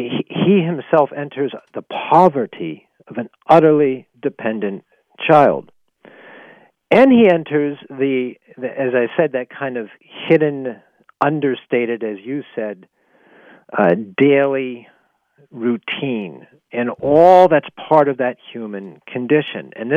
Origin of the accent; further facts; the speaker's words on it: Pittsburgh, Pennsylvania, United States; I grew up in Pittsburgh, and so when I think of St. Joseph, I think of a steelworker who's tired, bruised, struggling to provide for his family.